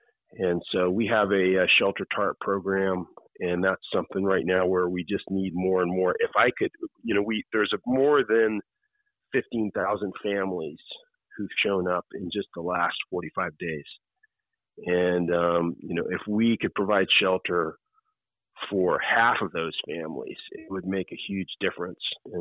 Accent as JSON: {"language": "English", "country": "United States", "tie": "born or raised there", "said": "growing up in America, they used to talk about the nuclear family."}